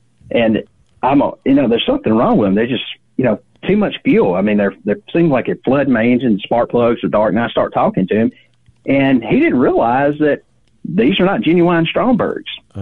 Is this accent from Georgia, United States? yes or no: yes; Georgia, United States; from Hal About It. I guess you hear my accent. I'm from Georgia